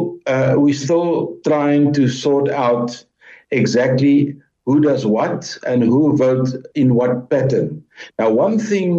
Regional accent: South Africa; first language Afrikaans; English is a second language; Afrikaans-speaking native, I can read 17th century Dutch as if it's modern Afrikaans. And I then realized that we grew up in South Africa with this romantic view that Afrikaans is a combination of three or four languages

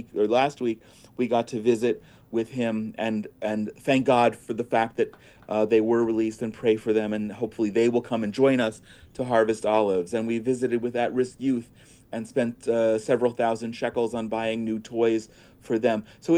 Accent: New Jersey, United States; I live in an apartment, but in my house growing up in New Jersey, we had dandelions

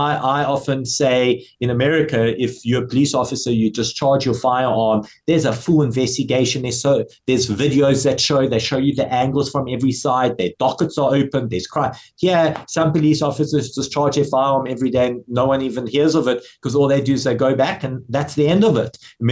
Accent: Cape Town, Western Cape, South Africa; I say I'm from Cape Town

